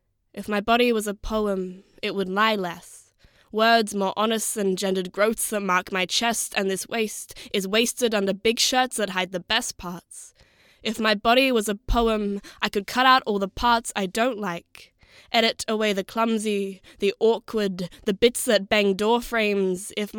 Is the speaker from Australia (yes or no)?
yes; Perth, Western Australia, Australia; So I'm from Perth. I'm from Western Australia